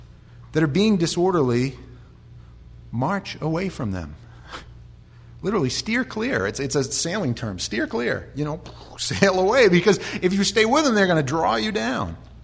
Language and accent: English; Maine, United States; they're rhythmically challenged because we're from Maine, let's be honest, and we don't have a whole lot of rhythm.